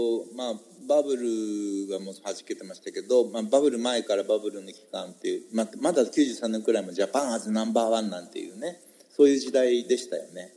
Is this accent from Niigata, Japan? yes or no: no; Tokyo, Japan; also born or lived in Sendai; たまたま生まれたのはあの親父の転勤で仙台なんですけれども、宮城が5歳の時からもう東京の郊外から離れたことがなかったので、